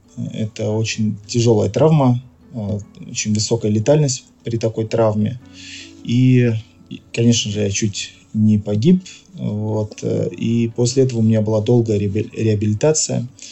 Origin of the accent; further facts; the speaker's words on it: Tver, Tver Oblast, Russia; Я родился в Твери, всю жизнь здесь прожил. Я, собственно говоря, тверичанин коренной.